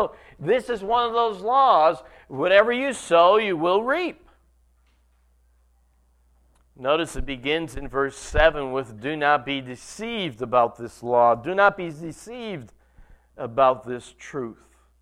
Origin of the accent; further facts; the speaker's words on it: Dunmore, Pennsylvania, United States; When I was a kid growing up in Dunmore